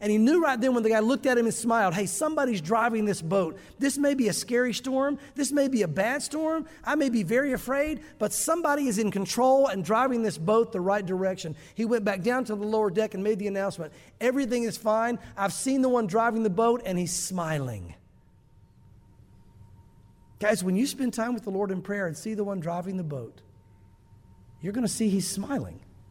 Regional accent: the South, United States; because again, growing up in the South, I still hear this from time to time

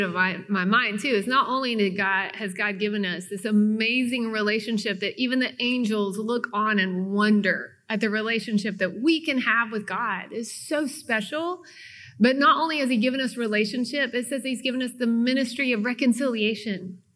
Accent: Kingsport, Tennessee, United States; born there; And so I was born in Kingsport, Tennessee in 19-something. We're going to say 1989.

